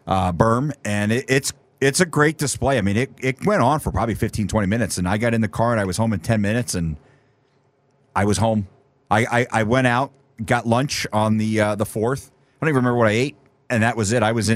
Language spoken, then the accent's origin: English; New Jersey, United States; because I grew up right on the Jersey Shore.